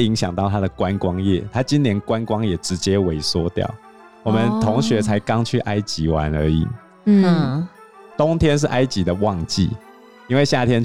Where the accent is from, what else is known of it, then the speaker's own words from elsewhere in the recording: Taiwan; 我觉得身为一个台湾人，我实在有点难以理解这种宗教狂热啊。